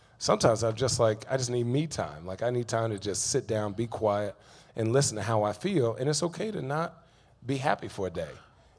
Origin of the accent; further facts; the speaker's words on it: Chandler, Arizona, United States; I grew up in Chandler, Arizona, and during the summertime, both my parents worked, and I was on the AAU circuit.